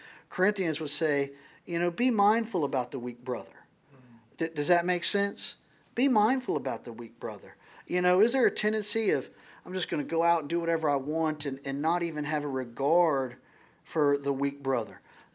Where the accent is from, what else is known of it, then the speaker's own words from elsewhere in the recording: Marysville, Ohio, United States; I remember as a young boy growing up in Ohio, Marysville, Ohio, literally there was one street light in this whole town, one street light.